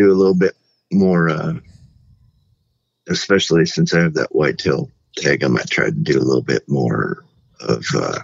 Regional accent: Montana, United States; especially growing up in Western Montana, where it was a little thicker

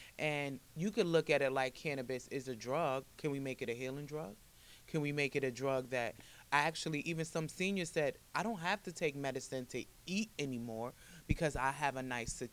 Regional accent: New York, United States; And like, I was born and raised in Tompkins as well.

